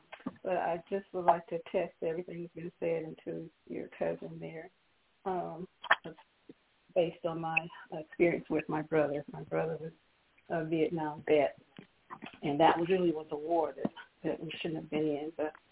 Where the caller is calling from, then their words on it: Mobile, Alabama, United States; Yes, well … from Mobile, Alabama.